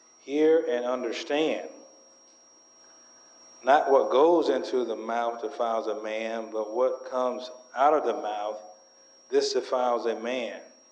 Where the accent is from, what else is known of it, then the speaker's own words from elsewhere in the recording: Athens, Georgia, United States; I used to work down at the University of Georgia football games, the Bulldogs, back in Athens in my hometown.